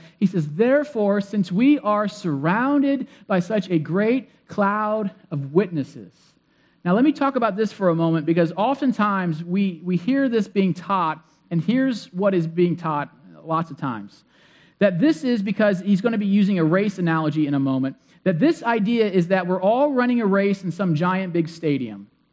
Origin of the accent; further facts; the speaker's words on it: Ashland, Ohio, United States; one of my friends who's a pastor at the region where I grew up at in Ashland, Ohio